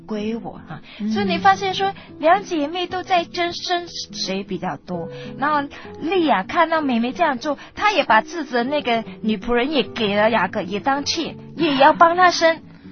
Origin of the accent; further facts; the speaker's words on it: China; 甚至我们中国人很能够体会，这个生孩子就是你的荣耀